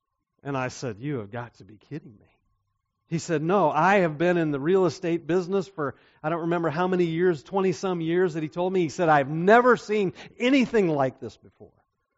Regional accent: Alpena, Michigan, United States; I was very excited because I grew up in Alpena. My family was there. When I was 18 years old, I left home.

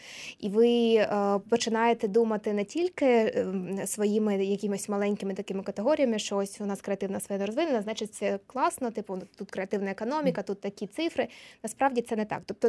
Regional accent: Luhansk, Luhansk Oblast, Ukraine; я після початку війни я не попала в Луганськ, звідки я родом, тому що, власне, там був кордон

